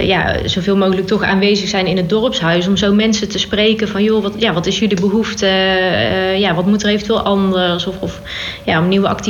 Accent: Oss, North Brabant, Netherlands; born there; now in Sprundel, Netherlands; Ik ben geboren in Os. Uiteindelijk naar Etten-Leur gekomen voor de liefde. En ja, in Sprundel terechtgekomen zo'n 16 jaar geleden.

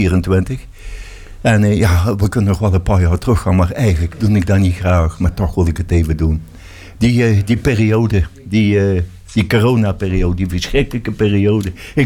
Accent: North Brabant, Netherlands; Wij zouden zeggen niet bij ons in Brabant.

